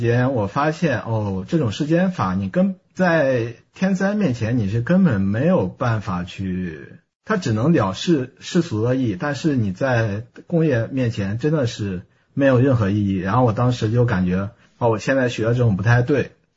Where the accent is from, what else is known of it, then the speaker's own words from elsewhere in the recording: Henan, China; 嗯，我老家就河南的。